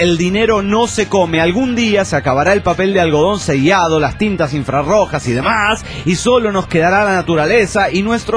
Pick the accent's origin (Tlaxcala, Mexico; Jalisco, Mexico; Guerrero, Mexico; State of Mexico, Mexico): Jalisco, Mexico; Guadalajara; de Guadalajara, Jalisco, México.